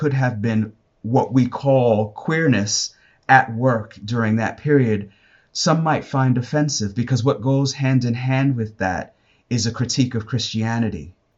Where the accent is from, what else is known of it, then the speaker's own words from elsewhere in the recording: Brooklyn, New York, United States; So I grew up here in America, raised in Brooklyn, New York, educated by an American education system with a Western point of view